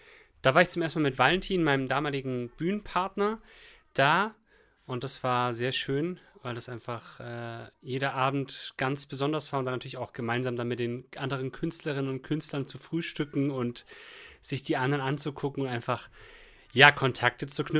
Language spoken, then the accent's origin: German; Esslingen am Neckar, Baden-Württemberg, Germany; now in Remseck, Germany; Eigentlich aus Esslingen am Neckar.